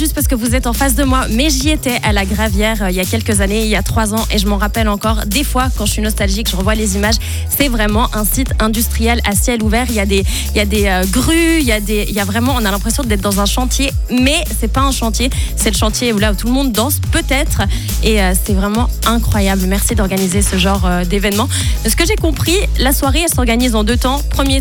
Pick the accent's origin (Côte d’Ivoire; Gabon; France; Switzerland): Switzerland; Geneva; Alors, on connaît tous en tant que Genevois des soirées Courail.